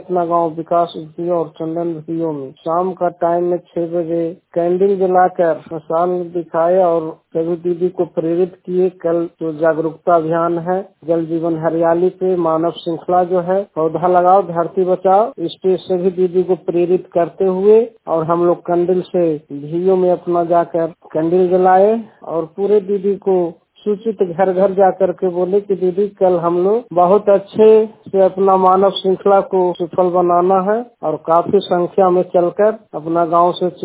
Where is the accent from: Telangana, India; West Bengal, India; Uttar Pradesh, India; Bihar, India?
Bihar, India; मैं नालंदा जिला का रहने वाला हूँ, हरनौत प्रखंड से